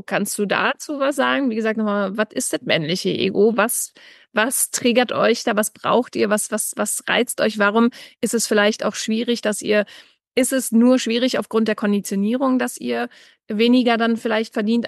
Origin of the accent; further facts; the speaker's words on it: East Germany, Germany; Ich komme aus Ostdeutschland